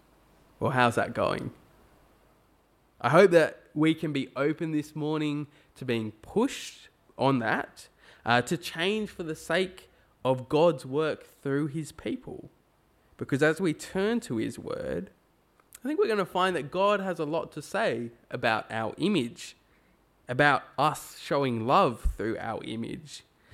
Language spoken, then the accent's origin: English; Australia; Well, as Aussies, whether you kind of think of yourself as an Aussie or not, some of you go, "Oh, I'm English, I'm this or that," but we're Australian, we're here in Asquith.